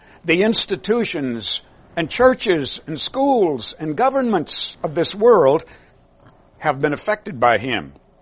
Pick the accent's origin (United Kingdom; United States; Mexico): United States; Alabama; also born or lived in Ohio; Well, I come from Alabama where they make good white lightning. Although I've lived most of my life in Ohio.